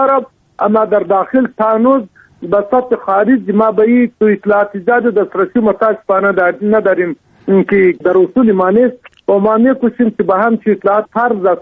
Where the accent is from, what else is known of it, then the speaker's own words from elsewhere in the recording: Afghanistan; مگر ما چون که ما افغان هستیم، نماینده ملت هستیم